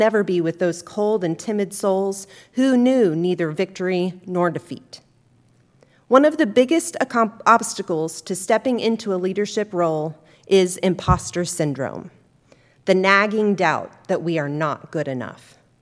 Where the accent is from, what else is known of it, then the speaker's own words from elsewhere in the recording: Plainfield, United States; While I began engaging in leadership opportunities as a kid growing up in Plainfield through student council, Octagon Club, athletic management, and several other clubs